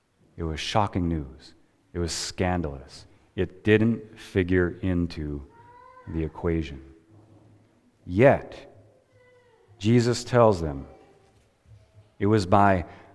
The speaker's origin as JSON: {"language": "English", "town": "Mandan", "region": "North Dakota", "country": "United States", "tie": "born or raised there", "said": "And growing up in Mandan, it's always been there."}